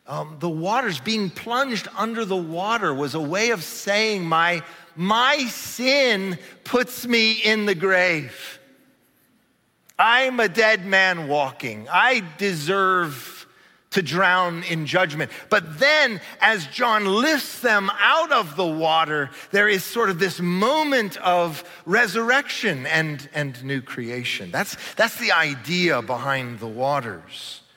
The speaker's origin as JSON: {"language": "English", "town": "Cincinnati", "region": "Ohio", "country": "United States", "tie": "born or raised there", "said": "Man, I tell you what, I grew up in Cincinnati back when fireworks were illegal."}